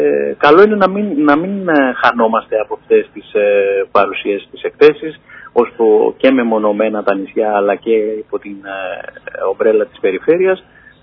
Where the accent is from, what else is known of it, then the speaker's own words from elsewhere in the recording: Ionian Islands, Greece; που δεν είμαι από την Κεφαλονιά, είμαι ένας επτανήσιος συμπολίτης σας